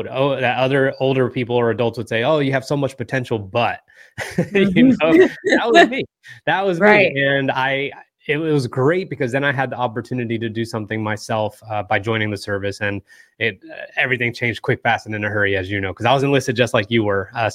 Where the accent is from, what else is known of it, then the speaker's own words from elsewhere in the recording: Morristown, New Jersey, United States; So I was born and raised in Morristown, New Jersey, and very quickly into high school, I was doing a lot of bad things.